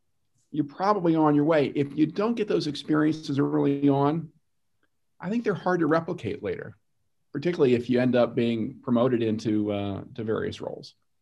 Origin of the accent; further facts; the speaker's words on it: Washington, District of Columbia, United States; folks in Washington, and I was born in Washington, I grew up there, I know a little bit about how that place works.